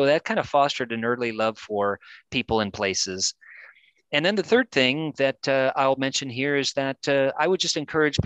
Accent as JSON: {"language": "English", "region": "Colorado", "country": "United States", "tie": "born or raised there", "said": "I grew up in Western Colorado, so I could explore mountains, canyons, buttes, mesas."}